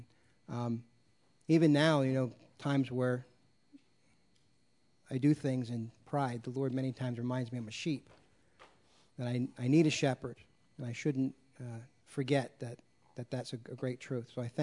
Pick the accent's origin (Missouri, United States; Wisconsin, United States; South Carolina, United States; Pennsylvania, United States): Pennsylvania, United States; most of you know I grew up in the Pennsylvania coal region, not many sheep there